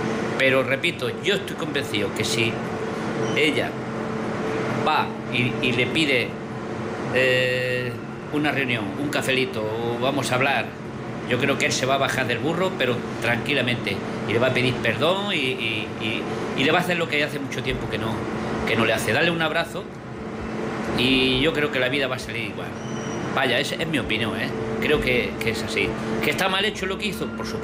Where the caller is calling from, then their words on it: Tarragona, Catalonia, Spain; de Tarragona.